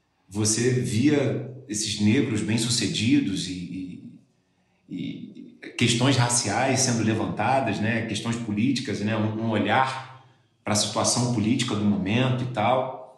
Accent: Rio de Janeiro, Brazil; Porque eu fui nascido e criado em Copacabana.

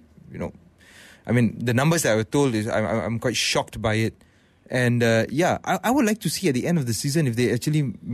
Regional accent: Perak, Malaysia; I'm from Perak.

